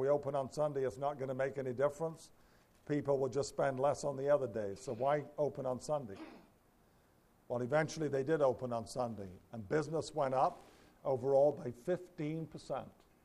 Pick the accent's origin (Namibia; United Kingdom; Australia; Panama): United Kingdom; England; now in United States; When I grew up in England, and I think in America they opened earlier than they did in England